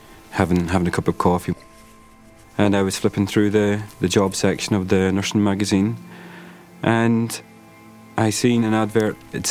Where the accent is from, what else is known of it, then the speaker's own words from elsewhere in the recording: Ireland; I grew up in Ireland, so, you know, Ireland's quite a strict Catholic country.